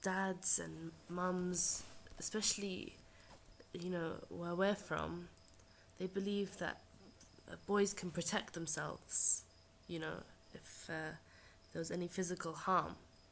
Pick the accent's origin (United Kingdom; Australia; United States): United Kingdom; England; And I am British Arab. I lived in England all my life, and my parents are Palestinian.